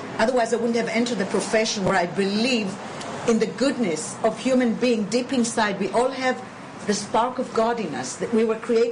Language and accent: English; Israel; I'm not afraid to tell anybody I'm from Israel